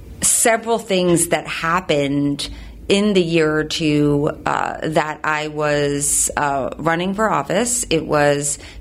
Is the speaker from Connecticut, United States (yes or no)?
no; Philadelphia, Pennsylvania, United States; I grew up in the Philadelphia area and wanted to be on the right side of things.